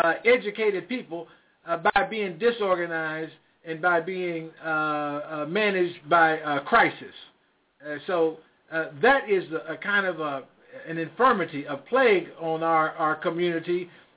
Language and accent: English; Charleston, West Virginia, United States; See, I was raised in the Southern Baptist tradition, the African-American Baptist tradition, back in Charleston, West Virginia. See, I'm from West Virginia, Charleston